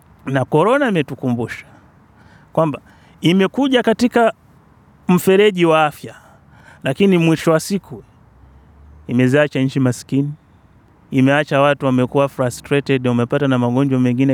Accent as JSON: {"language": "Swahili", "country": "Tanzania", "said": "Mfano sisi Tanzania"}